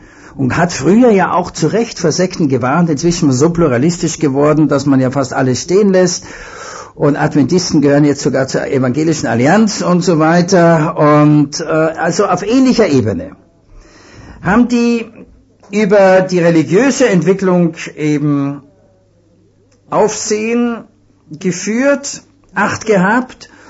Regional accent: Vienna, Austria; ich bin Wiener und die reden so breit

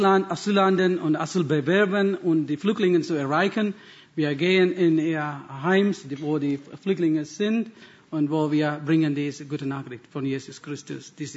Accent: Sri Lanka; born there; German is a second language; Ich bin in Sri Lanka geboren, in einer multireligiösen Familie, wo wir Katholik, meine Mutterseite und meine Vaterseite waren Hindus und habe ich auch Buddhisten Onkel und Tante

